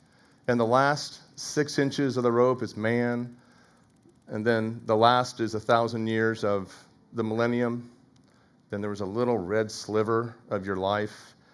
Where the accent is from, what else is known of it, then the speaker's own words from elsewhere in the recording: Overland Park, Kansas, United States; it was in my hometown area, Overland Park.